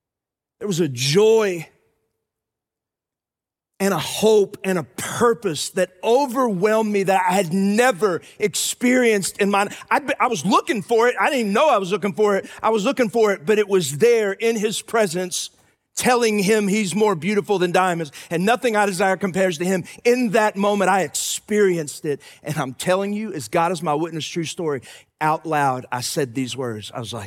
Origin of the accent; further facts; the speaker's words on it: Athens, Texas, United States; I grew up in First Baptist Athens, Texas.